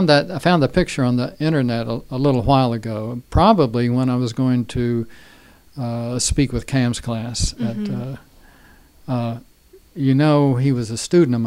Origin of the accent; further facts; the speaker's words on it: West Virginia, United States; I'm from West Virginia.